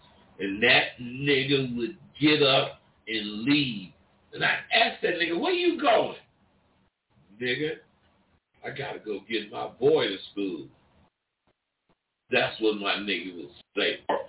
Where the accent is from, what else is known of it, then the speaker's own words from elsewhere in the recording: California, United States; But I grew up in the Bay Area. It was raw